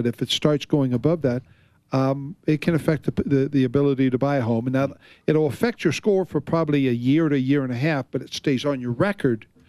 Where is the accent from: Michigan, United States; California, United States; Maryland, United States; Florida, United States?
Florida, United States; and I grew up in Florida